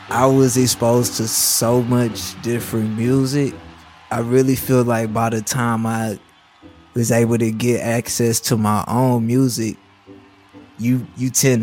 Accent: Chicago, Illinois, United States; it was always cool that … had so much love from my hometown, being from Chicago.

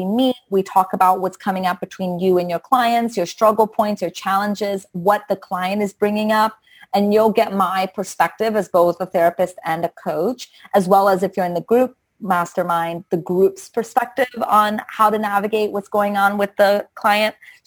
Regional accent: Brazil; I grew up Catholic. I'm from Brazil, so I grew up Catholic, but I actually got into Wicca when I was 7 years old

